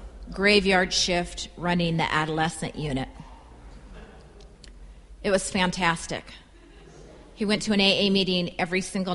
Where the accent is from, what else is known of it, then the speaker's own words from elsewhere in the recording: San Bernardino, California, United States; I'm an Eskimo from San Bernardino, northern San Bernardino. It's a little cooler there. There are not a lot of Eskimos from San Bernardino.